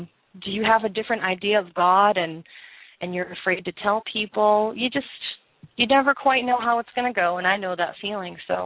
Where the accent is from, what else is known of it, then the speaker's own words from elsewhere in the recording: Boston, Massachusetts, United States; You know, we're from Boston. We're like that. We're a little direct.